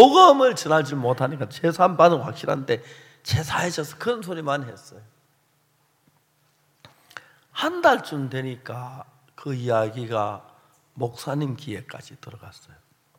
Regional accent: Seonsan, North Gyeongsang, South Korea; 대구 시내에 있는 학생들이 거의 대부분 나는 이제 선산촌에서 왔는데 우리 학교를 찾아온 분은 우리 아버지뿐이었어요.

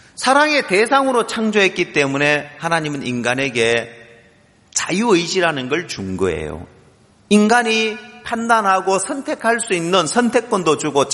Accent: Ulsan, South Korea; 제가 고향이 울산이니까 경주하고 가깝잖아요.

